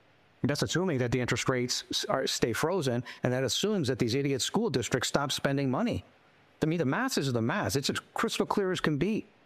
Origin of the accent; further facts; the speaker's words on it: Canada; moved away as an adult; now in United States; I'm Canadian